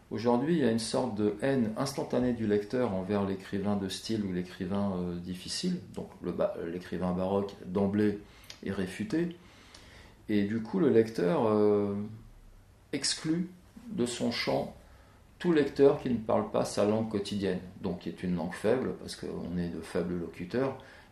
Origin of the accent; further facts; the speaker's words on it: Nouvelle-Aquitaine, France; also born or lived in Sarcelles; J'ai été élevé en Corrèze, enfant, par une grand-mère qui parlait patois. Je suis arrivé à Sarcelles où on parle une autre langue que le français.